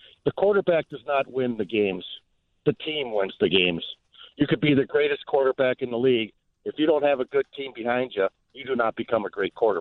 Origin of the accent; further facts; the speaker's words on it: Wisconsin, United States; I'm just, you know, I'm from Wisconsin, so, you know, okay, Brett Favre.